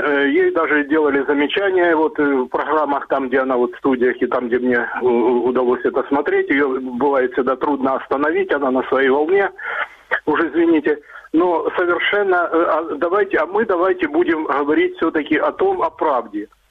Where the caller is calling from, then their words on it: Dnipro, Dnipropetrovsk Oblast, Ukraine; я звоню из города Днепр. Я через интернет вас слушаю.